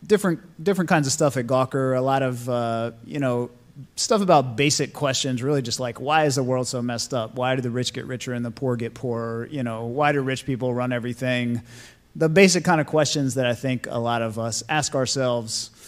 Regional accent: Florida, United States; I've been a journalist for about 20 years. I grew up in Florida.

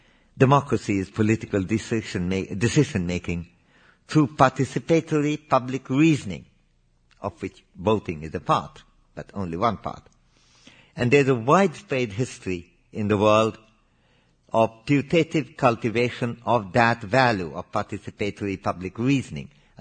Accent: India; I might mention that as an Indian, as a small child, then it did appear to us that the British were planting this idea of community-based identity as a divide and rule.

